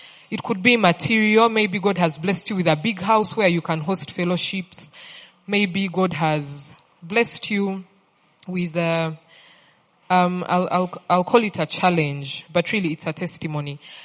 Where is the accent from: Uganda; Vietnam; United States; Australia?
Uganda; Western Region; well, I grew up in the West. That's where I went to school. And then I came to Kampala later in life.